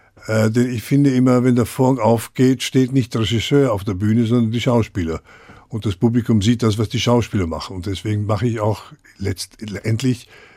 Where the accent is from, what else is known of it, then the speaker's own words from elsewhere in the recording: Vienna, Austria; Nur komme ich aus Wien, ich bin ja Wiener.